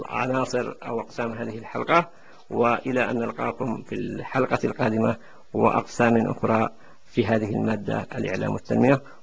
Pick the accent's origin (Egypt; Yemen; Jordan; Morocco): Yemen; كما هو موجود عندنا في اليمن